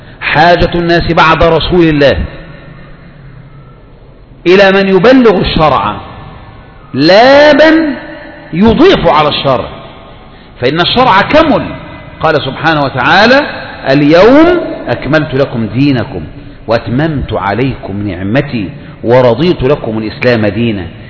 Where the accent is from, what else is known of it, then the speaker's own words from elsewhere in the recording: Egypt; احنا بقى من مصر